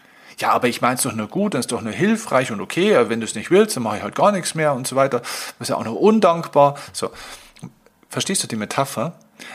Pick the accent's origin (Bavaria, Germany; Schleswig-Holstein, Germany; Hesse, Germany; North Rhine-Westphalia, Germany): Bavaria, Germany